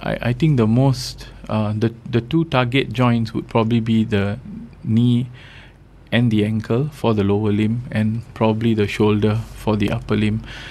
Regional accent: Johor, Malaysia; Okay, the way I look at it is that I'm from Johor. Oh, it's very, very popular there.

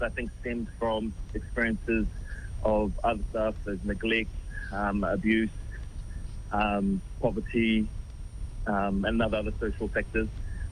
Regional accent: New Zealand; born there; I was born in St. Helens Hospital in New Zealand.

